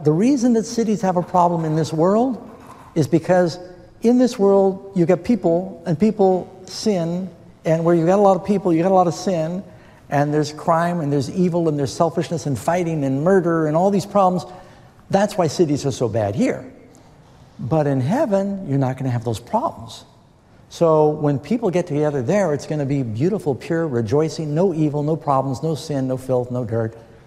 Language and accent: English; New York City, New York, United States; also born or lived in Los Angeles, United States / England / Boston, United States / Miami, United States; I was born in Los Angeles, grew up in New York City, lived with my mother for a while in England, lived in Boston, in Miami, been to Singapore, and you name it, all over the world, Mumbai, and Moscow